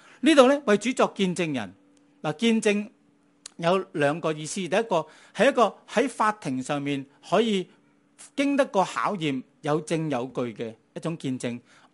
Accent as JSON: {"language": "Chinese", "region": "Guangdong", "country": "China", "said": "我们广东人说人头担保"}